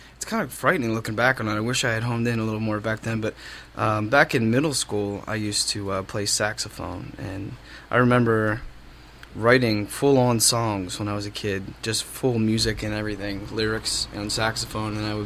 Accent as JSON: {"language": "English", "town": "Baltimore", "region": "Maryland", "country": "United States", "tie": "born or raised there", "said": "You know, I grew up in Maryland, in Baltimore, and Maryland has, you know, mountains and ocean."}